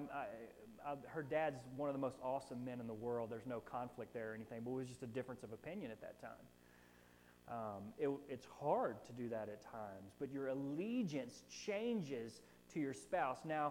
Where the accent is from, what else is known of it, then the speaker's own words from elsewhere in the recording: Florida, United States; And look, I'm born and raised in Florida